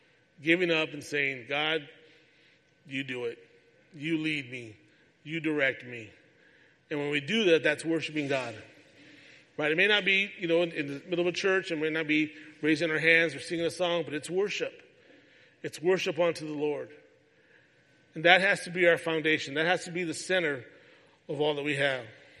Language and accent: English; California, United States; I'm from California. I learned how to drive in California.